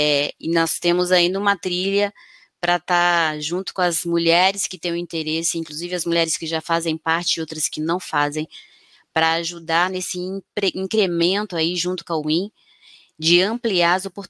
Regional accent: São Paulo, Brazil; Sou paulista, do interior do estado de São Paulo. Trabalhei já em 4 estados

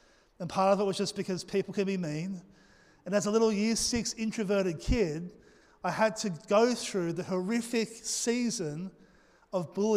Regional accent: Australia; Now, being an Aussie laid-back thing, I'm trying to train my son in the ways of honour.

